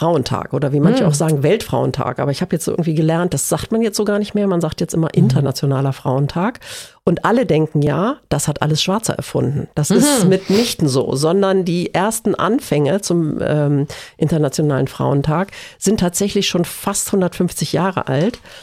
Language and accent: German; Lower Saxony, Germany; ich komme ja auch aus dem Raum Hannover. Da kennen wir das ja auch nicht.